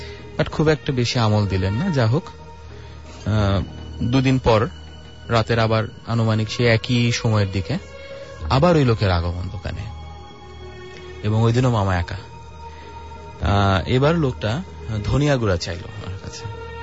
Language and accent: Bangla; Malibagh, Dhaka Division, Bangladesh; আমি মালিবাগ থেকে এসেছি।